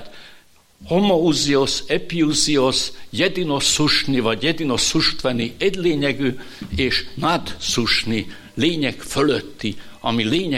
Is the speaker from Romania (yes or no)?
no; Subotica, Vojvodina, Serbia; hogy én szabadkai vagyok, vagy szerbiai